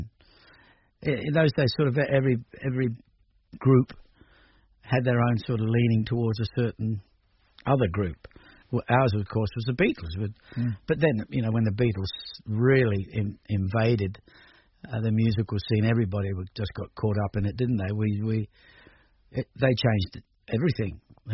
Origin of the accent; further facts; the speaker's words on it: Elizabeth, South Australia, Australia; growing up in Elizabeth, you're constantly being refreshed by new people coming in, new migrants